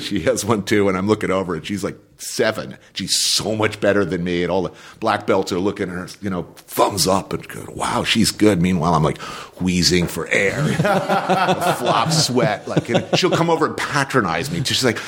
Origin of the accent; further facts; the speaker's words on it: New Jersey, United States; I grew up in New Jersey, but people didn't look like that and where I came from.